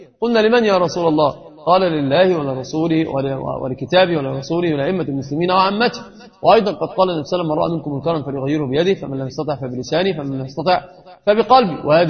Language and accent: Arabic; Egypt; عندنا في مصر دائما النساء بتقول كلمة مشهورة